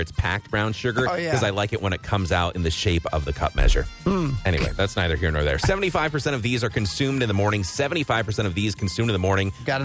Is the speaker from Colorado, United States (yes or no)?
no; Rice Lake, Wisconsin, United States; just across from Turtleback Golf Course in beautiful Rice Lake, Wisconsin, my hometown, of course.